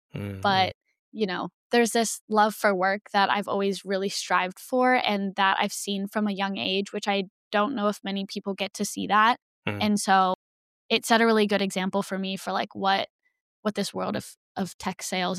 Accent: Pennsylvania, United States; Yeah, I feel like I grew up in Pennsylvania, which rural Pennsylvania.

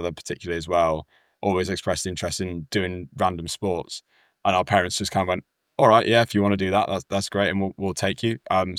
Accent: Yorkshire and the Humber, United Kingdom; So I grew up in South Yorkshire.

